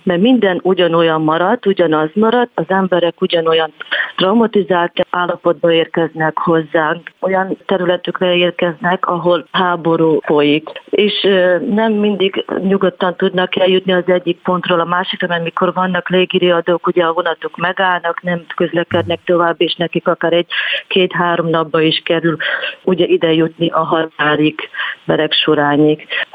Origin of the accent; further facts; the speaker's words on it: Zakarpattia Oblast, Ukraine; now in Hungary; mivel én is kárpátai vagyok, Ukrajnából származok